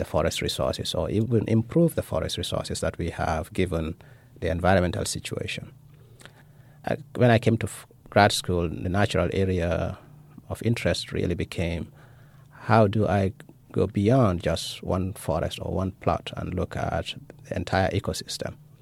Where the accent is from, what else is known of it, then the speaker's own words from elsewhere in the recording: Gambia; I grew up in the Gambia, West Africa